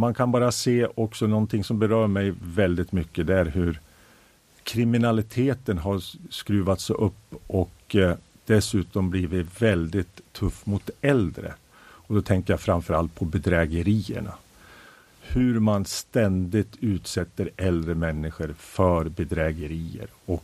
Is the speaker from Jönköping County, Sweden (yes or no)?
no; Gävle, Gävleborg County, Sweden; Och då när jag kom ifrån Gävle, då var jag ju den här utbörningen.